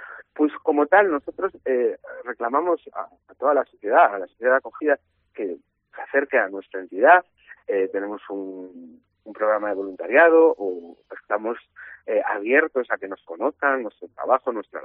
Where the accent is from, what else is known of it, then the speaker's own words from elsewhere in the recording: Galicia, Spain; desde luego nosotros como gallegos y gallegas tenemos una responsabilidad histórica